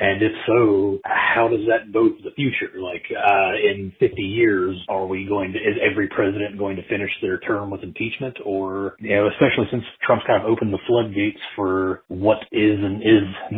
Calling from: Accokeek, Maryland, United States; from Accokeek, Maryland.

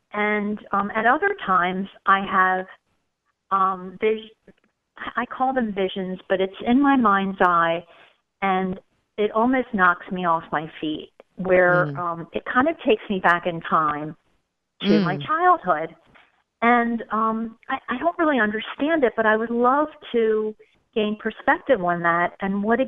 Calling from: Rehoboth Beach, Delaware, United States; Oh, that's great. Yeah, I'm in Rehoboth Beach.

